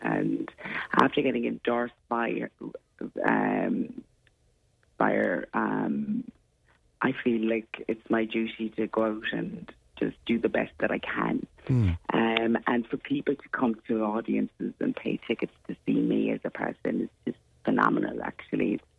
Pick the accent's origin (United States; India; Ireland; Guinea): Ireland; Cobh, Munster; I grew up in Cove in Cork, and when I was about 6 or 7, I was in the bedroom with the microphone